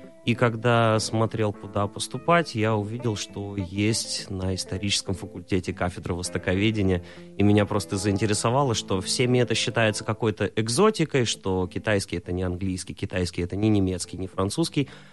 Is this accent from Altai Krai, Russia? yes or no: yes; Biysk, Altai Krai, Russia; also born or lived in Novokuznetsk / Barnaul; я родился в Новокузнецке, вырос в Бийске, учился в Барнауле.